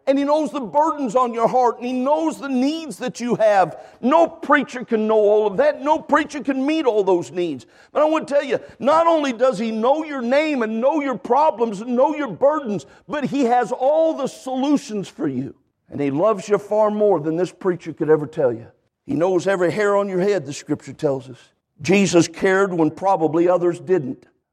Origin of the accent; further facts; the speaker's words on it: California, United States; I grew up a preacher's kid. My dad was a Baptist preacher. I grew up in California.